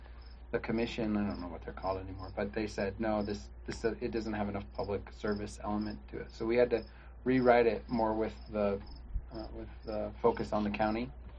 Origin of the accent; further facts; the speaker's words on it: Pacific Northwest, United States; growing up in the Pacific Northwest, it certainly wasn't every year.